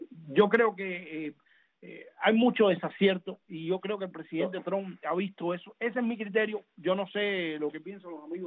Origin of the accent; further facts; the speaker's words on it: Cuba; nosotros como cubanos